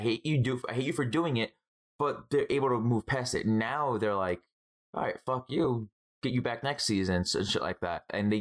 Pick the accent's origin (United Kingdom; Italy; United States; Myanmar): Italy; I'm Italian.